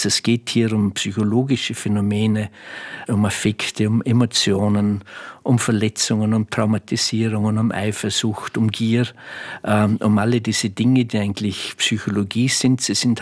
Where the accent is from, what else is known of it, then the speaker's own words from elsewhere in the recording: Vorarlberg, Austria; Ich bin mit meiner Heimat sehr eng verbunden und wie alle Vorarlberger sage ich zunächst einmal